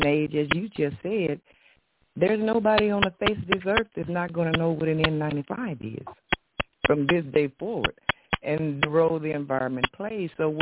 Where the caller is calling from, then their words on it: Missouri, United States; I'm calling from the Boot Hill, Missouri Boot Hill. Vastly rural and sparsely populated.